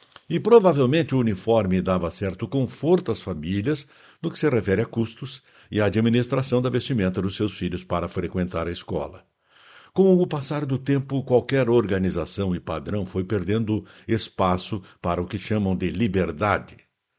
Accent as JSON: {"language": "Portuguese", "town": "Muitos Capões", "region": "Rio Grande do Sul", "country": "Brazil", "tie": "born or raised there", "also_born_or_lived": "Vacaria", "said": "lembrei dos meus tempos de estudante do grupo escolar Dom Frei Vital de Oliveira e Muitos Capões, minha terra natal, onde utilizávamos o tal de guarda-pó."}